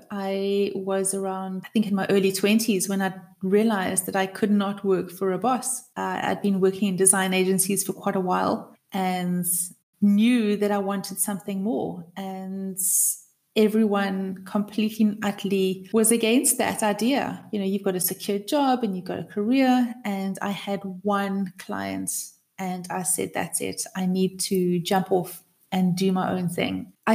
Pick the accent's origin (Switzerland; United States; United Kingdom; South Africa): South Africa; I'm from South Africa, and I just love hearing and speaking to people that are from all over the world as well.